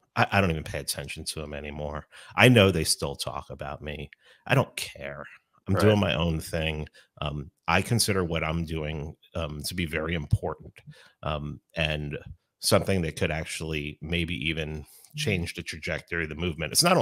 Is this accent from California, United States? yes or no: no; Bronx, New York, United States; But and I'm from the Bronx. So my mouth gets me in trouble sometimes.